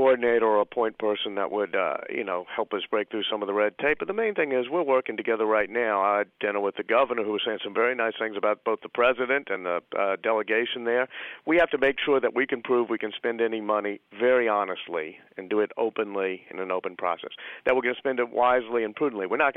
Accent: New Orleans, Louisiana, United States; also born or lived in New York / Washington; I grew up in the Broadmoor area of New Orleans, which also got flooded and was and is a totally integrated neighborhood. I've moved out of New Orleans and lived in New York and Washington, which are segregated cities.

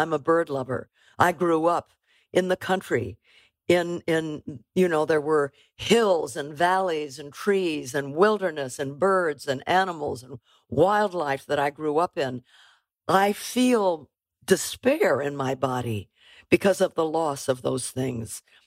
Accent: California, United States; Well, on a very personal level, I grew up in California. I was born in 1937.

